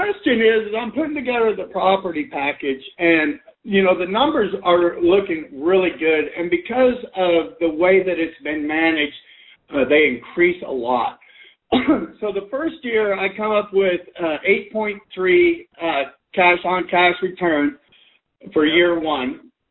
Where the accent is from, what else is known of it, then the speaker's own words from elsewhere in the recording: Denver, Colorado, United States; now in Austin, United States; Actually, I'm from Denver, but I've lived in Austin since 84.